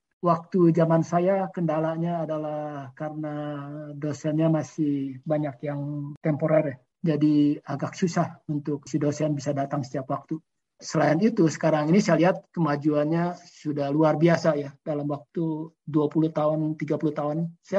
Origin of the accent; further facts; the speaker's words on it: Bogor, West Java, Indonesia; born there; Bogor, itu tempat kota kelahiran saya.